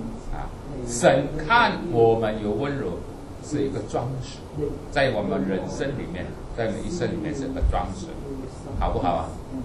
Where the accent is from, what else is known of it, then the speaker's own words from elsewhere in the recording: Indonesia; 我们印尼人最喜欢是戴那个的